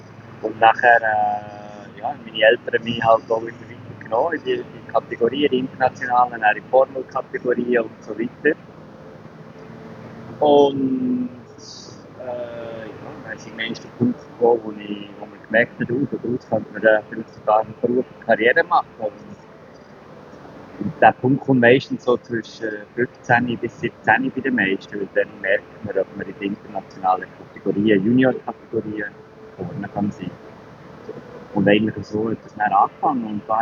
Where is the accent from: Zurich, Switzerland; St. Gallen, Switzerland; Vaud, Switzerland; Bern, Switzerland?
Bern, Switzerland; Wir sind gerade in der Nähe von Go-Kartbahn Lies aufgewachsen, in Seeland, und dementsprechend haben wir immer eine Go-Kartbahn in der Nähe gehabt.